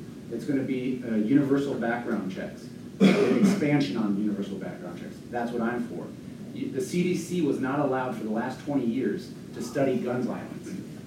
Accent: Iowa, United States; I'm a freshman from Iowa.

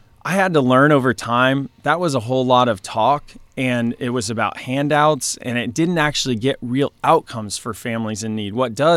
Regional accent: Illinois, United States; I grew up around them in Illinois and the corruption.

